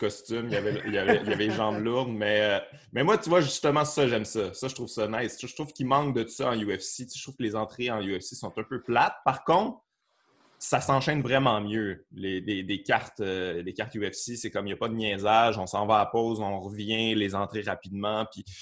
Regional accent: Quebec, Canada; comme tout le monde parce que je suis un Québécois.

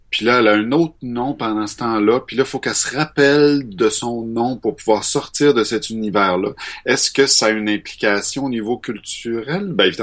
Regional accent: Quebec, Canada; accent: Quebec; avec mon accent québécois.

